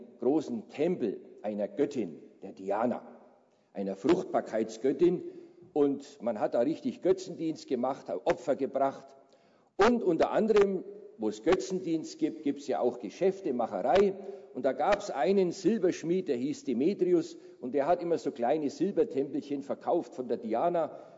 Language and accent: German; Nuremberg, Bavaria, Germany; ungefähr so wie die Stadt Nürnberg, das ist meine Heimatstadt, da bin ich geboren.